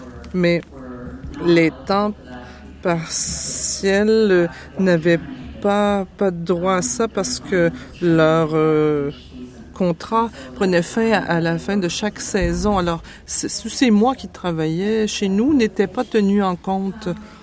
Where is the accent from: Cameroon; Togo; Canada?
Canada; Ontario; 2204. Je viens de l'Est de l'Ontario